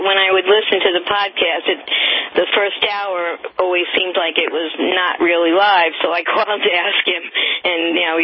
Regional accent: New York, United States; moved away as an adult; now in Virginia Beach, United States; I'm from New York originally. I moved here in 1988 to Virginia Beach, and I used to listen to her when in New York on WOR all the time.

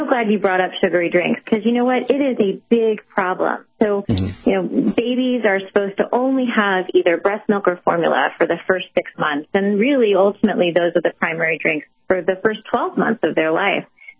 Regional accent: Kansas, United States; now in Washington, D.C., United States; where I grew up in Kansas, so where I live now in Washington, D.C., and family all over the country

